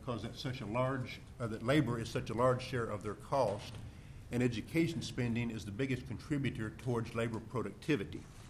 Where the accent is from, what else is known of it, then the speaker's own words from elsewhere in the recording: the South, United States; From my accent, you can tell I'm from the South.